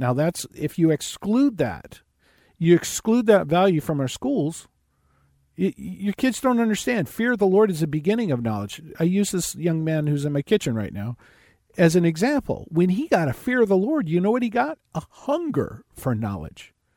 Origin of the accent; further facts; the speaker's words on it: California, United States; let's admit I was raised in California. The California mindset is coming to you.